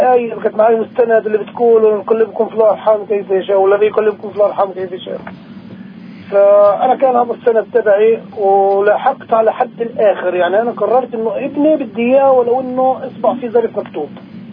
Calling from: Umm al-Fahm, Haifa District, Israel; من أم الفحم.

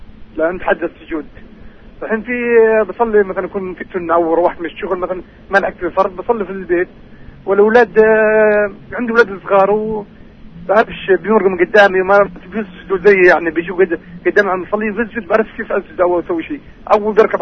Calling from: Southern District, Israel; معك من النقب. … من النقب.

